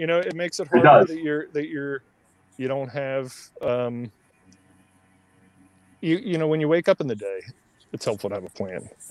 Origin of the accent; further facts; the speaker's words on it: Upper Darby, Pennsylvania, United States; So I was kind of close to, I was in between Berkeley Square and Bonds Shopping Center. I was on Beverly Boulevard, backed up to that Nailers Run Park.